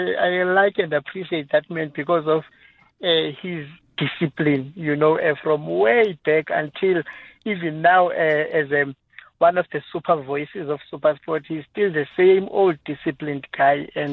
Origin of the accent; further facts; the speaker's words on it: Mthatha, Eastern Cape, South Africa; I come from Mthatha, in the Eastern Cape.